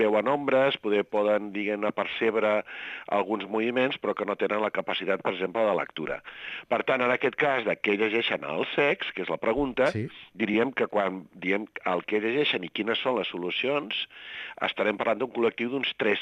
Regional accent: Morocco; Jo no vaig néixer al Marroc, però vaig passar els primers anys de la meva vida al Marroc.

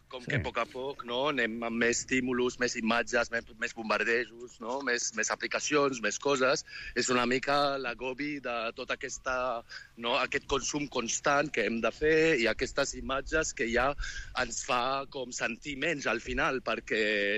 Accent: Beirut, Beirut Governorate, Lebanon; jo sóc de Beirut

